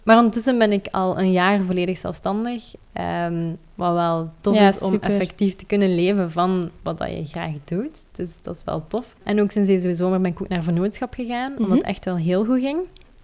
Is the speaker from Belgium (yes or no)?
yes; Zottegem, Flanders, Belgium; Ik ben van Zottegem.